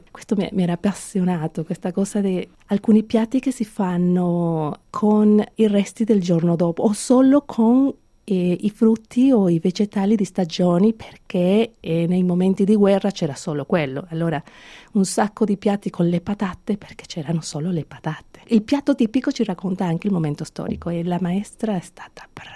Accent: Caracas, Capital District, Venezuela; Ah, io sono nata a Caracas.

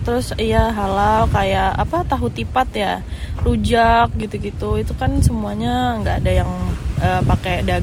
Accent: Jakarta, Indonesia; Saya dari Jakarta, lagi liburan kuliah, jalan-jalan ke tempat tante di Bali.

